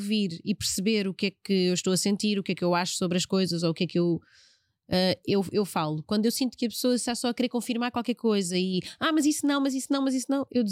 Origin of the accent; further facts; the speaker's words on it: Portugal; Nós somos um bocadinho mais claras, crescemos aqui com o sotaque daqui, falamos como um português, como a expectativa que as pessoas têm que um português fale.